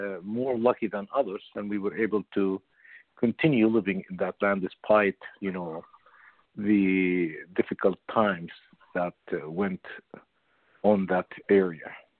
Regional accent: Beit Jala, West Bank, Palestine; My hometown is Beit Jala, and we are, you know, the original residents of that area. I mean, we're Christians, Greek Orthodox

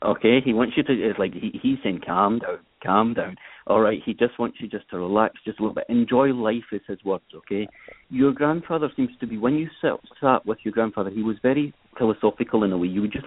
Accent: Scotland, United Kingdom; I wanted to say whiskey, but it may not have been just because I'm Scottish

